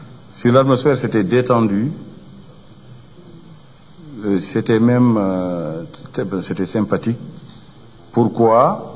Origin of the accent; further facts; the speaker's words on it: Mauritania; Nous sommes des Mauritaniens.